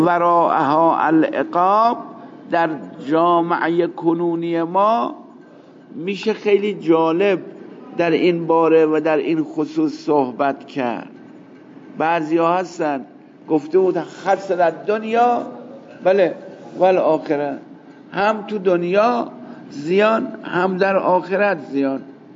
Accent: Iran; عاشق شما کجایی هستی؟ گفتم من ایرانیم. و بعد معلوم شد که اونم ایرانیه.

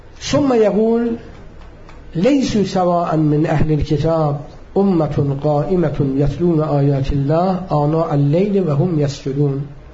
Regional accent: Syria; أنا كان بعض اللقاءات كان عندنا في سوريا

